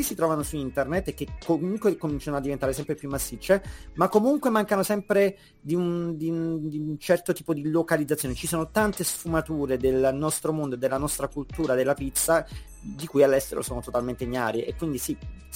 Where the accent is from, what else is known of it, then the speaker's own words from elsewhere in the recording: Naples, Campania, Italy; also born or lived in London; io ho vissuto a Londra dal 2013 al 2018. A un certo punto sono tornato in Italia, quindi ho approfittato del fatto che mi trovavo proprio sul posto a casa mia a Napoli, nella patria della pizza